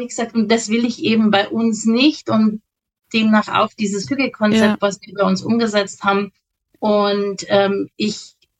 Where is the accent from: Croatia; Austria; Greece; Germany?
Germany; Schierling, Bavaria; Ich komme aus Schierling. Schierling liegt im südlichen Landkreis Regensburg. Also um die Ecke von der Mildi sozusagen fast schon. Sehr gut erreichbar, weil wir sehr zentral liegen zwischen Landshut, Straubing, Regensburg.